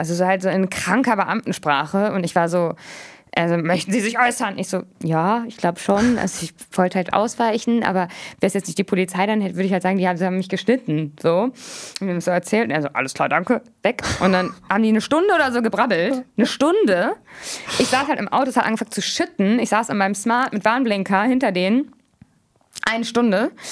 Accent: Hamburg, Germany; Aber ich komme aus Hamburg, ich kann dich beruhigen.

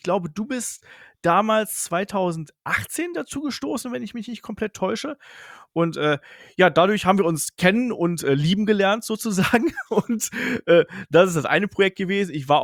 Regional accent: Bedburg, North Rhine-Westphalia, Germany; Ich bin im Rheinland aufgewachsen, kleines Dorf irgendwo zwischen Kerpen, das kennt man so, Michael Schumacher, Bergheim, Lukas Podolski, also so da in der Region bin ich aufgewachsen. Wirklich kleine Ort, Bettburg heißt das. Und ja, hab da gelebt

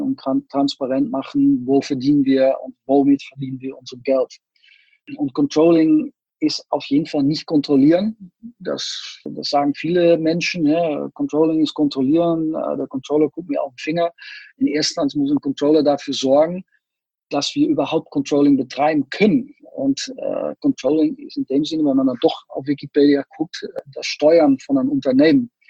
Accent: Netherlands; German is a second language; ich bin Holländer

